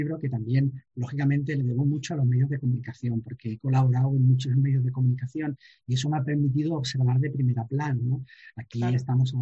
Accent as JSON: {"language": "Spanish", "town": "Málaga", "region": "Andalusia", "country": "Spain", "said": "Cómo somos los malagueños, cómo hablamos de nuestras cosas, cómo tenemos nuestra idiosincrasia y nuestra manera de que nos gusta esta tierra"}